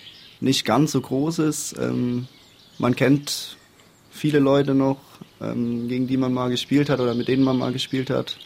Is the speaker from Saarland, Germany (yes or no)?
yes; Homburg, Saarland, Germany; born there; Ja, ich bin in Homburg geboren